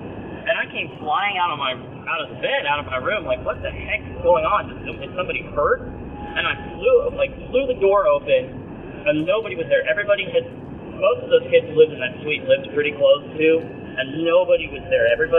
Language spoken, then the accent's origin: English; Tulsa, Oklahoma, United States; I am from Tulsa, Oklahoma.